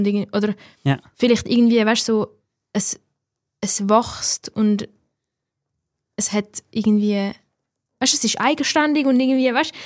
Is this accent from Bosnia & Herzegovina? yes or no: no; Switzerland; accent: Swiss German; unsere Mundart, unser liebes Schweizerdeutsch.